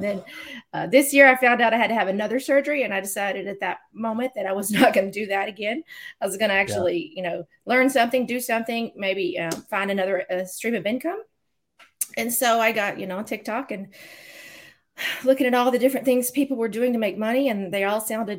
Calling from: Branson, Missouri, United States; I am just south of Branson, Missouri, on Table Rock Lake.

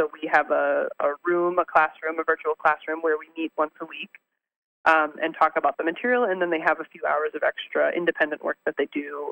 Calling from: Verona, Veneto, Italy; I'm calling in from Verona, Italy, which is where we've been since the fall.

